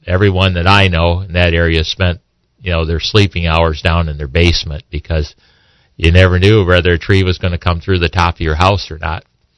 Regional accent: Philadelphia, Pennsylvania, United States; Well, I come from a well-known city called Philadelphia.

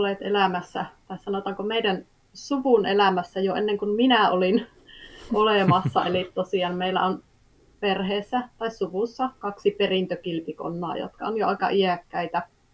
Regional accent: Oulu, North Ostrobothnia, Finland; olen oululainen, kahden pienen pojan äiti.

